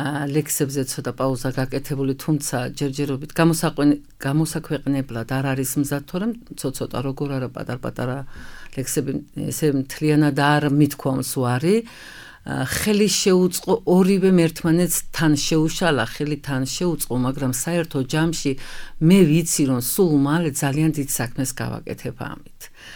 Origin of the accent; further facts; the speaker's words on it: Adjara, Georgia; მე შევეცადე, რომ ჩემი კუთხიდან დამეწყო საუბარი ამ ჩემი საქმიანობით და ცდილობდი ყოველთვის ისეთი მეკერა და ისეთი ჩაცმულობა, რომელსაც თვითონ აჭარის მოსახლეობა მთაში განსაკუთრებით დაინტერესდებოდნენ